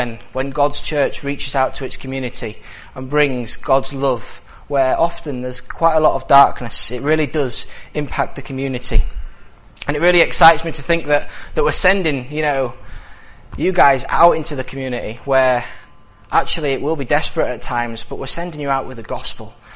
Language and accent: English; Yorkshire and the Humber, United Kingdom; Being a Yorkshire boy through and through